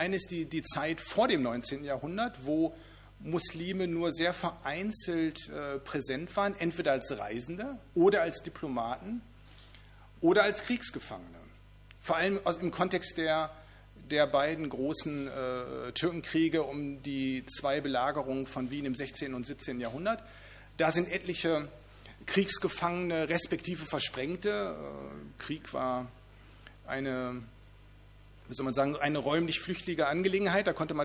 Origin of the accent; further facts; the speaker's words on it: Bavaria, Germany; Im Fränkischen, wo ich herkomme, lässt sich das bis heute nachweisen